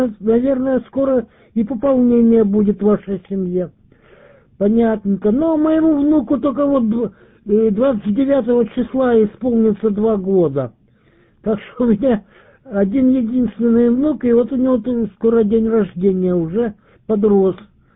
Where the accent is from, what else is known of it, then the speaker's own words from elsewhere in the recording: Dnipro, Dnipropetrovsk Oblast, Ukraine; Ну, я коренной житель Днепра, в общем.